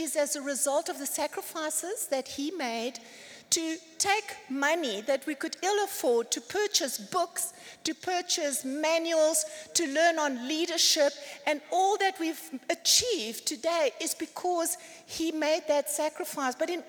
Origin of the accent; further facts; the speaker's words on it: Cape Town, Western Cape, South Africa; moved away; And as I said, we came from Cape Town. And the cost of living in the 90s, I don't know about now, so it's almost 30 years we've been here